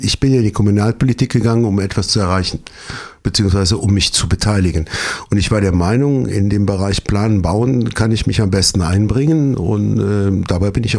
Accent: Oberpleis, North Rhine-Westphalia, Germany; also born or lived in Bonn; tatsächlich bin ich 1962 geboren worden, habe 18 Jahre meines Lebens meine Jugend in Oberpleis verbracht, bin also gebürtiger Pleser.

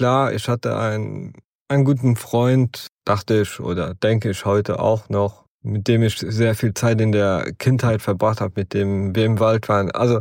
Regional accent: Luxembourg; bei uns in Luxemburg, damals war das Schulsystem etwas anders wie heute.

